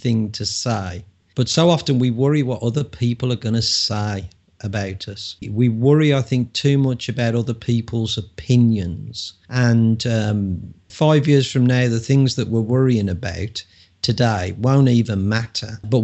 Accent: England, United Kingdom; Obviously, I'm an English music snob, but rightfully so.

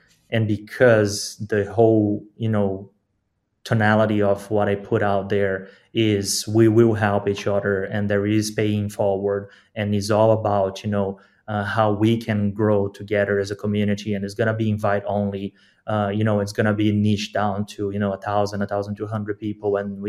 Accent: Brazil; I am from Brazil.

